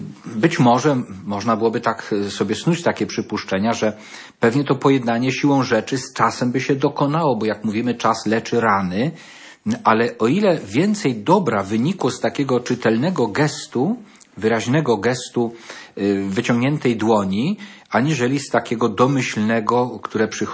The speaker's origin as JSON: {"language": "Polish", "region": "Świętokrzyskie Voivodeship", "country": "Poland", "lives_now": "Lubelskie, Poland", "said": "pochodzę z Sandomierskiego, a należę do diecezji radomskiej, a mieszkam w Lubelskiej."}